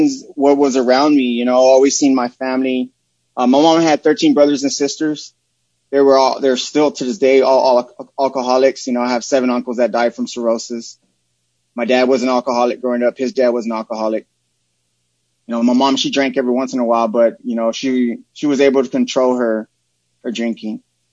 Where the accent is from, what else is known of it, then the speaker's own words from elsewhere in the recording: Texas, United States; I grew up in Santa Rita Courts, Charmers Courts, projects. I was very poor as a kid.